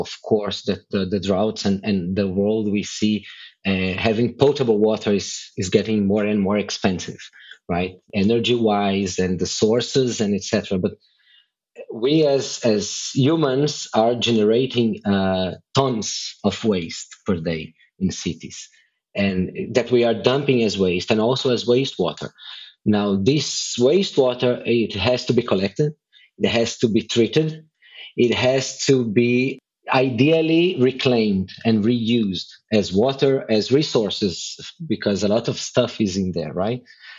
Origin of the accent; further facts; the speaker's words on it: Brazil; now in Israel; I'm from Brazil. I am 22, 23 years living in Israel now, but yes, I'm a Brazilian living in Israel doing wastewater.